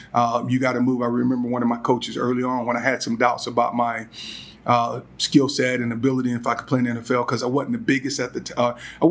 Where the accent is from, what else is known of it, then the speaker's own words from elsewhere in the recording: Georgia, United States; so my background is I grew up in Southeast Georgia, went to Georgia Southern University, played football after only 1 year of high school football.